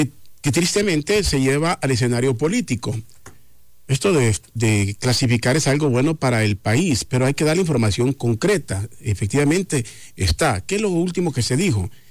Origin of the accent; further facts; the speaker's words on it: Honduras; Tendremos, porque somos hondureños, ¿no?